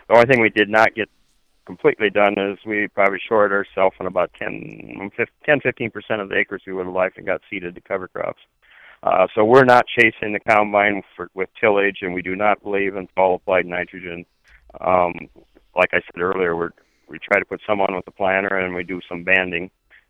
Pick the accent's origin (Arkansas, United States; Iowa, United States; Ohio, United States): Iowa, United States; Well, we're from Northeast Iowa